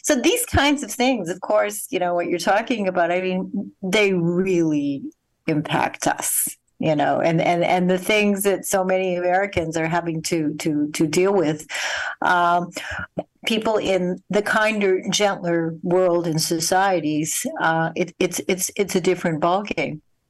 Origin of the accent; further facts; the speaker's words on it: Canada; I mean, I'm Canadian, you know, born, raised, educated in Canada.